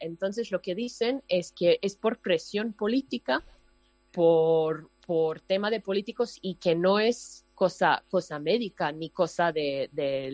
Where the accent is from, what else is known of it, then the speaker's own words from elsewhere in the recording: Serbia; now in Madrid, Spain; vivo en Madrid hace unos años, pero sí, soy de Serbia